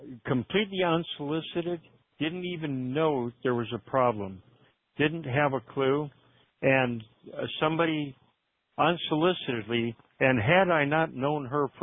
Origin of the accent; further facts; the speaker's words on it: Bronx, New York, United States; I'm some other guy. I'm from the Bronx.